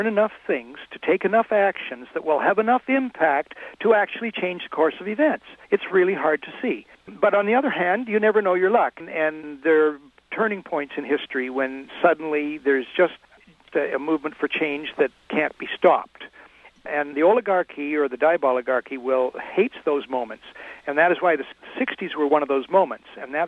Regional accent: Canada; also born or lived in United States; I mean, I shouldn't say that as a Canadian.

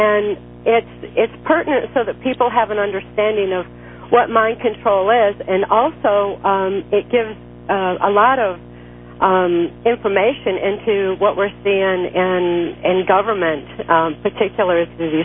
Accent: Muskegon, Michigan, United States; At the time I was growing up in Muskegon, Michigan, back in the early 60s, I was born in 1957

